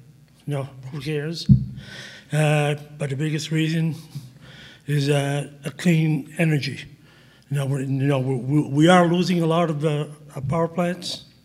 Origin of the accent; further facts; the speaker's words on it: Maine, United States; moved away as an adult; I've been a resident in New Hampshire for 40 years. I came down from Northern Maine, worked as a lineman on the original 345s.